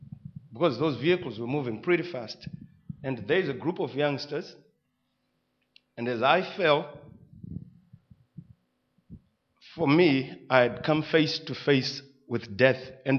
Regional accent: Zimbabwe; now in South Africa; I came from Zimbabwe in 2008, in June.

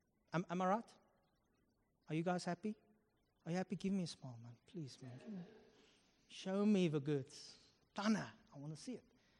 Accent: Upington, Northern Cape, South Africa; I'm from Upington, let me tell you.

